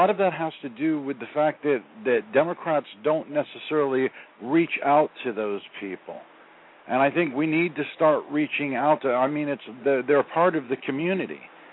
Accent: Florida, United States; I'm from Florida.

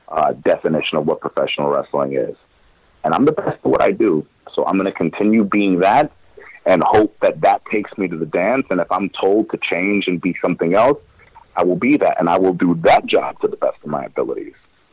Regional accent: New York, United States; I'm very proud of where I come from. I'm Puerto Rican and Cuban. I'm proud of my descent. I'm proud of being a New Yorker.

